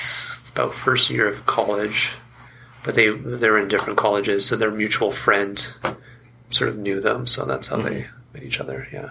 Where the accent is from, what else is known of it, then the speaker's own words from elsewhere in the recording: Squamish, British Columbia, Canada; where I grew up in Squamish, there was a lot of like English Anglo-Saxon community that I lived